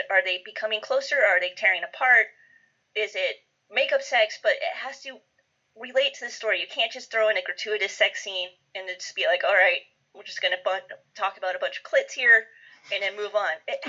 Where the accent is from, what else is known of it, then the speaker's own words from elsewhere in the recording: United States; I'm American. We're very Puritan, I guess.